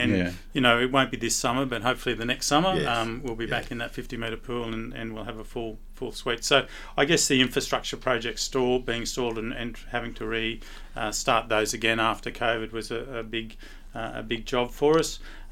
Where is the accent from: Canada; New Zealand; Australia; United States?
Australia; Moree, New South Wales; I grew up in Baylor Street in South Moree, and graduated from the mighty Corelli High School.